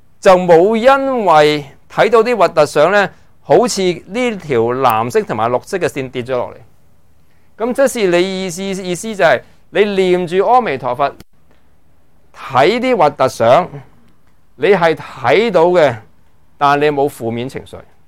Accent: China; 西方嘅心理学咧系同我哋中国人嘅思维或者佢哋嘅理明系可能唔系好配对。

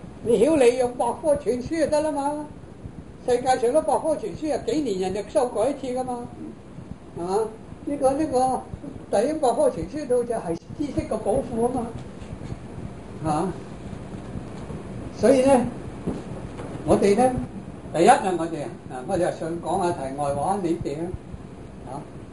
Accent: Japan; Chinese is a second language; 那我們日本人就說，一個中產而受過高等教育的人，他屋企呢都有一個小型的圖書室的

